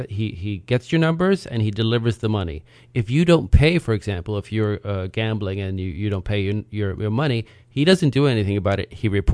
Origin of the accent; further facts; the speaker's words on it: Brooklyn, New York, United States; I'm a New Yorican, what they call a New Yorican, because New York, Puerto Rican, because I was born and raised in Brooklyn. But yeah, my family's from down in the Caribbean.